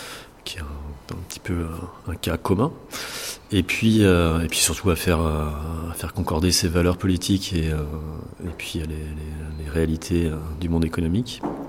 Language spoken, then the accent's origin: French; Saint-Étienne, Auvergne-Rhône-Alpes, France; parce que j'ai grandi par là-bas, vers Saint-Étienne.